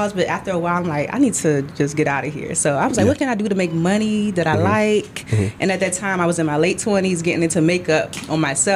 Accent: Washington, District of Columbia, United States; So born and raised in Washington, D.C., as far as upbringing, I would say, I always tell people I grew up super Afrocentric.

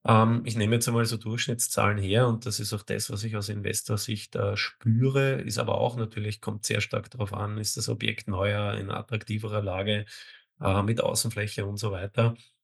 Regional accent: Vienna, Austria; Ich bleibe jetzt in Wien, bin ja echter Wiener.

